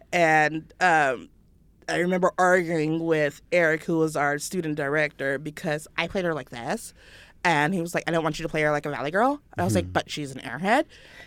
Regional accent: Carson, California, United States; I grew up in Carson in Los Angeles.

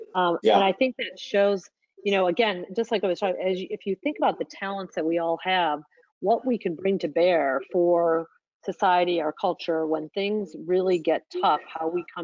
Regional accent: Detroit, Michigan, United States; And I looked at my hometown, Detroit, was really impressed with what Mayor Duggan has been doing to develop

